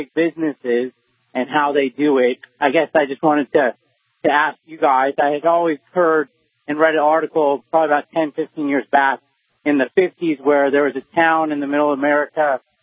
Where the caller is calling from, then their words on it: Gig Harbor, Washington, United States; I'm actually in Gig Harbor.